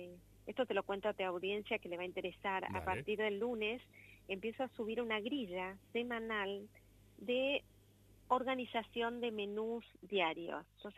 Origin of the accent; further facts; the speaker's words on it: Río Cuarto, Córdoba, Argentina; Yo me crié en el campo. La verdad que yo soy de Río Cuarto y el campo es como una parte de tu vida, ¿no?